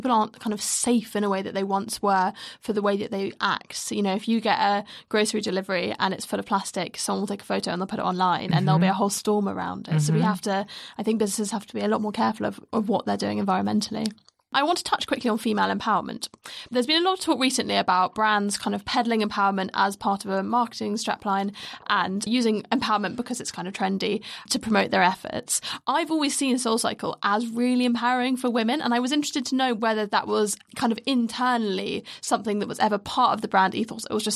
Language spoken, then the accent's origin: English; United Kingdom; we're far too cynical and we're very British and we don't want to show too much emotion.